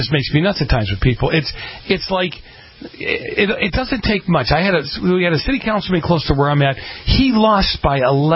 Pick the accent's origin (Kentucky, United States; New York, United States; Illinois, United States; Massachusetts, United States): Massachusetts, United States; Boston; I grew up in Boston and saw it happen